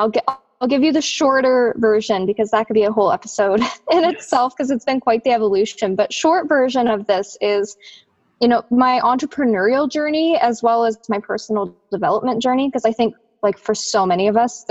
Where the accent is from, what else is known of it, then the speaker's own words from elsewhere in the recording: Calgary, Alberta, Canada; originally I'm from Calgary. That's where I was born and raised, as well as my partner, Spence.